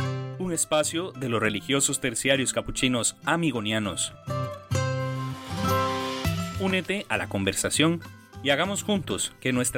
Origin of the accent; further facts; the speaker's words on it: Costa Rica; Es de mi tierra, Costa Rica.